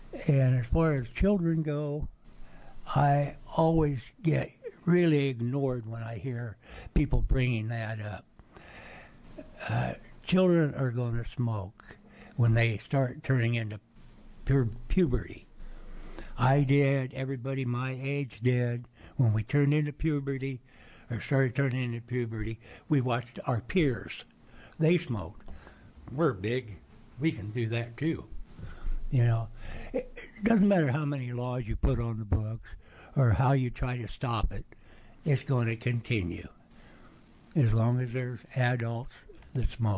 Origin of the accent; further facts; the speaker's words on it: Jefferson, United States; I'm from Jefferson, which is 20 miles away.